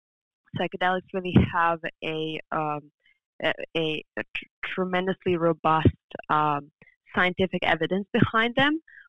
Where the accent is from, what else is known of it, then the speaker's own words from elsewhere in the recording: Serbia; also born or lived in France; And of course, coming from Europe, I was raised in Serbia and then studying in France.